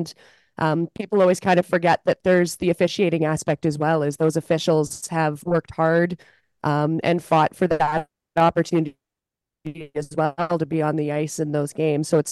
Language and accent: English; Richmond Hill, Ontario, Canada; I was born and raised in Richmond Hill. My family has lived in Richmond Hill since the 60s. So I grew up here